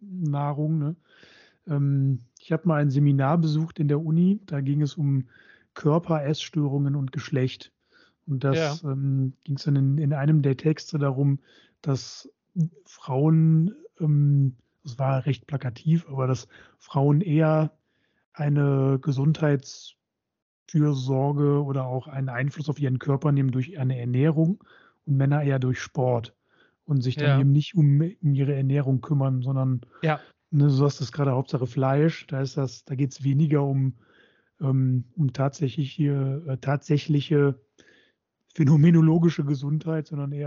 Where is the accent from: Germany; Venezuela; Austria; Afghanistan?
Germany; Krefeld, North Rhine-Westphalia; ich komme ja aus Krefeld, das liegt ja in der Nähe des Ruhrgebietes